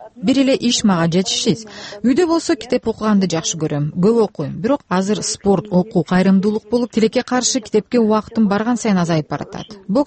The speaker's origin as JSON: {"language": "Kyrgyz", "town": "Osh", "region": "Osh Region", "country": "Kyrgyzstan", "moved": "yes", "lives_now": "Moscow, Russia", "said": "Мен 9 жыл мурда Оштон көчүп кеткенибизде менден кеткин келеби деп эч ким сураган деле эмес."}